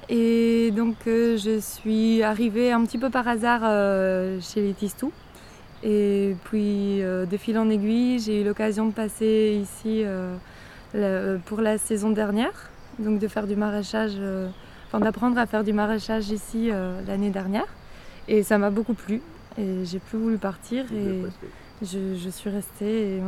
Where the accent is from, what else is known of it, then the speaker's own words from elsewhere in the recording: Belgium; je suis belge, donc j'ai fait des études en Belgique de sciences politiques